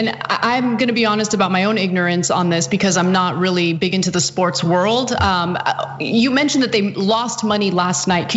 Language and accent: English; Milwaukee, Wisconsin, United States; Proud of my hometown, MKE Bucks.